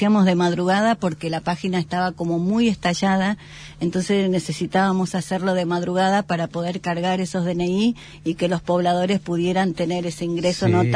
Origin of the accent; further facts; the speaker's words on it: Río Turbio, Santa Cruz, Argentina; mi ciudad natal, a Río Turbio, y a la ciudad que está al lado, que es 28 de noviembre. Ajá. Que son dos localidades de la cuenca carbonífera